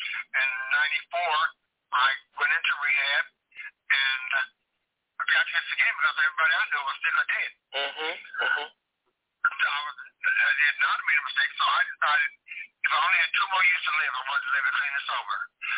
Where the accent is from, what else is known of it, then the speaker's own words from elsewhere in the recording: Hitchcock, Texas, United States; also born or lived in Galveston, Texas; Well, I was born in Galveston, Texas, December 8, 1950.